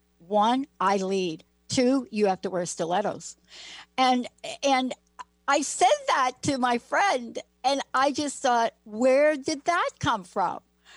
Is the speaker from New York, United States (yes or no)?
yes; New York, United States; also born or lived in California; now in Seattle, United States; I grew up in New York. I mean, I didn't move out here until 92. And then I went off to California for school